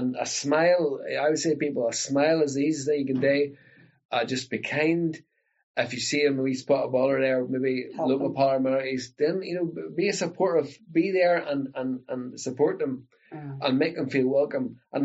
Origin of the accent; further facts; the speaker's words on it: Northern Ireland, United Kingdom; I went to England and I says … from Northern Ireland